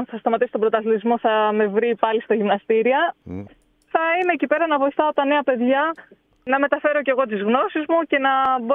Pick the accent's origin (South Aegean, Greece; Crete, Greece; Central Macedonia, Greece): Crete, Greece; σίγουρα με έχει βοηθήσει και εμένα αυτό το ότι κατάγομαι από την Κρήτη.